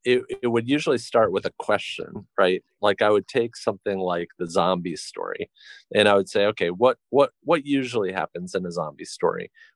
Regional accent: United States; I grew up in the United States in a middle-class family situation.

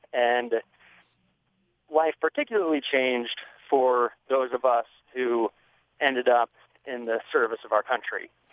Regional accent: Logan, Utah, United States; now in Ridgway, United States; Yes, I grew up in Logan, in North Logan

